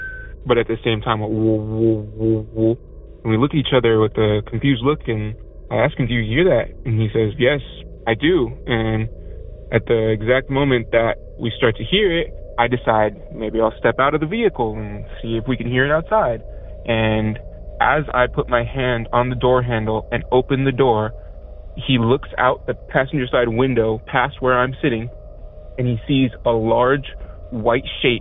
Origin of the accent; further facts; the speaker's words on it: Arizona, United States; now in Minnesota, United States; I actually live in Minnesota, but I'm originally from Arizona